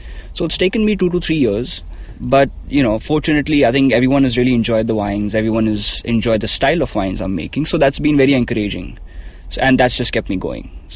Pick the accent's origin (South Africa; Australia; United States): Australia; I came from Australia, which is very new world.